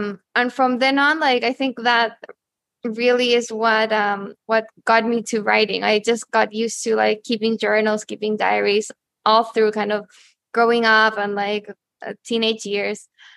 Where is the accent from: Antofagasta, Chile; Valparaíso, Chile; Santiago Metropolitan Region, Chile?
Santiago Metropolitan Region, Chile; Santiago; Well, I'm originally from Santiago, Chile. So that's where I was born.